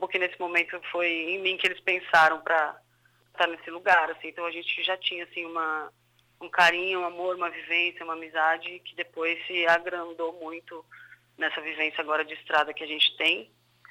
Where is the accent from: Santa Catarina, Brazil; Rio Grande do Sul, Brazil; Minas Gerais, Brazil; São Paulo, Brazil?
São Paulo, Brazil; Santos; Eu sou de Santos também.